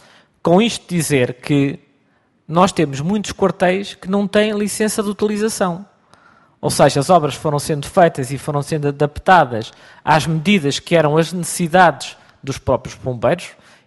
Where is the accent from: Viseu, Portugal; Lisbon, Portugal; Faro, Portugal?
Viseu, Portugal; Eu sou de Viseu e sei bem o flagelo que o meu distrito de nascimento tem